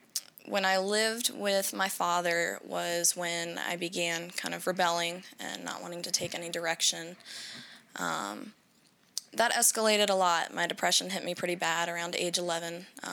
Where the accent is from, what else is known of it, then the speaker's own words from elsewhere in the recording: Richmond, Virginia, United States; I grew up originally in Richmond, Virginia. I lived there most of my life.